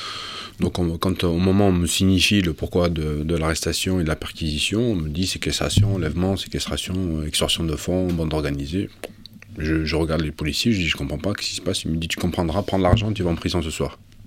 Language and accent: French; Pau, Nouvelle-Aquitaine, France; Peu de gens savent que je suis originaire de Pau.